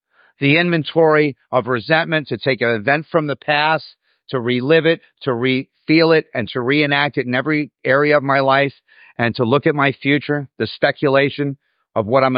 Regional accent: Malibu, California, United States; well, I grew up in Malibu.

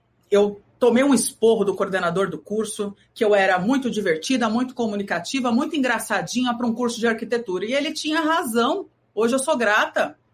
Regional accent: São Paulo, Brazil; born there; Eu sou Sotero Paulistoca. Eu nasci em São Paulo, sou filha de baianos e sou apaixonada pelo Rio de Janeiro. Então, tem Bahia, tem São Paulo, tem Rio de Janeiro na minha mistura.

